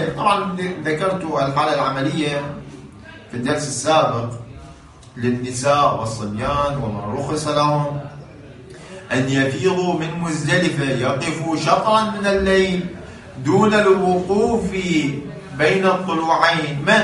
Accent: Iraq; هنا عندنا في العراق نسميها عرفان مصيادة، مقلاع

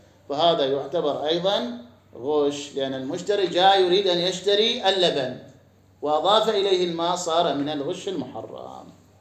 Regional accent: Iraq; عندنا في العراق

